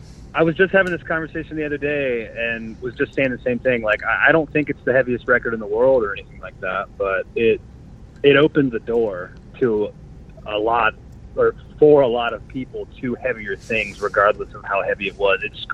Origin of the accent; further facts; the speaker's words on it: Jacksonville, Florida, United States; We're from Jacksonville.